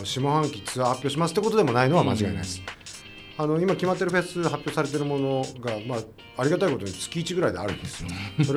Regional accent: Yamaguchi, Japan; moved away as an adult; それはもう本当に山口の片田舎から出てきてね、大学で興奮と

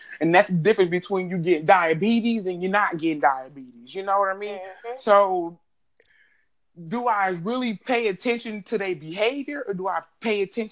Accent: Oakland, California, United States; Number one, I'm from East Oakland myself.

